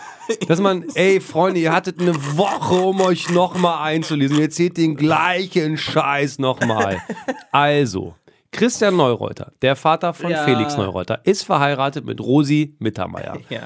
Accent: Hildesheim, Lower Saxony, Germany; Ich komme aus Niedersachsen. Der höchste Punkt in meiner Stadt Hildesheim

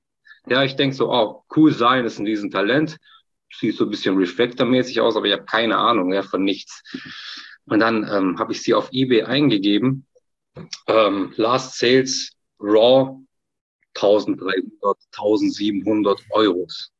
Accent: Turkey; Und dann habe ich halt als Türke natürlich erstmal

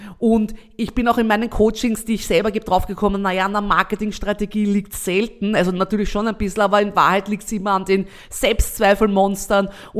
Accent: Austria; Ich habe das Gefühl, das ist mehr in Deutschland als bei uns in Österreich hier gang und gäbe.

